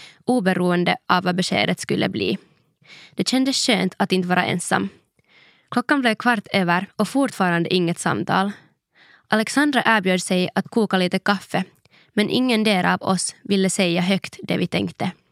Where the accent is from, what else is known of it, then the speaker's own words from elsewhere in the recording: Kirkkonummi, Uusimaa, Finland; Jag växte upp i Bobäck i Kyrkslätt. En liten by drygt 20 kilometer från Helsingfors. Där fanns mycket barnfamiljer, egnahemshus, radhus, en sporthall, dagis och skolor.